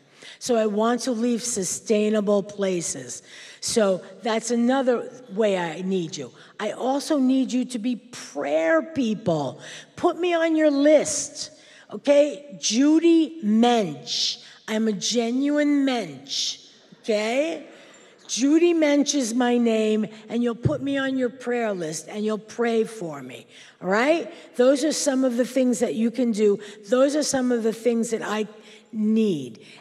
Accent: Brooklyn, New York, United States; Because I'm a Jew from New York. I'm a nice Jewish girl from Brooklyn.

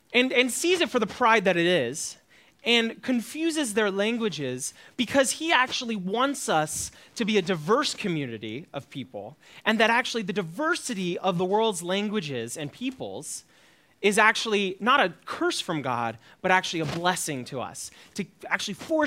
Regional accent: United States; And I say that as an American who only knows one language

